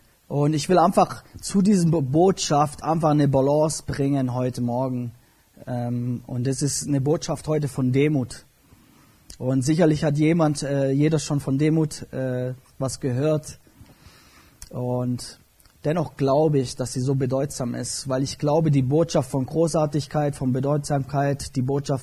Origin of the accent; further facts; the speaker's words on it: Kirchheim, Germany; davor waren wir bei den Baptisten, bin dort groß geworden in Kirchheim, beim Günther.